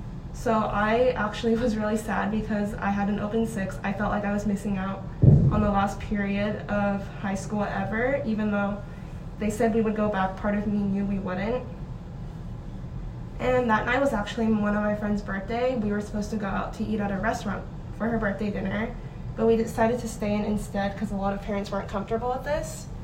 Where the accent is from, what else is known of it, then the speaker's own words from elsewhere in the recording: Irvine, California, United States; There was one positive case in my hometown, Irvine, California, at a local community college.